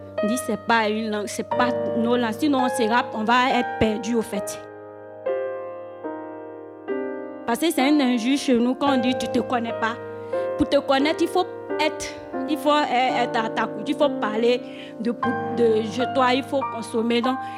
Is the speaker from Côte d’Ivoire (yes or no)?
yes; Côte d’Ivoire; also born or lived in Abidjan; Je ne suis pas malienne d'origine. Je suis du Mahou, du Nord-Ouest de la Côte d'Ivoire.